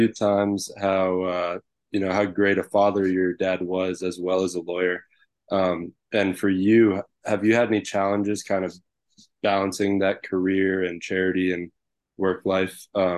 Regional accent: Manhattan, New York, United States; now in Boulder, United States; I'm actually from New York. I grew up in Manhattan, but I played a little bit of hockey out in New Jersey growing up, so a little bit familiar with the area.

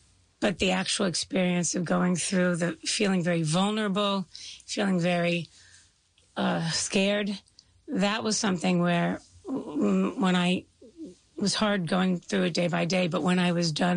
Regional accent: Connecticut, United States; now in Livingston, United States; So I live in New Jersey now, but I don't call New Jersey home necessarily. I grew up in Connecticut, so my family was sort of raised there.

